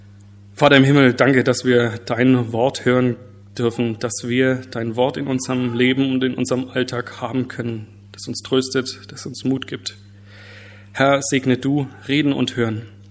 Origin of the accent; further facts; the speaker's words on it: Ansbach, Bavaria, Germany; Kurz zu meinem Werdegang. Ich komme aus Ansbach.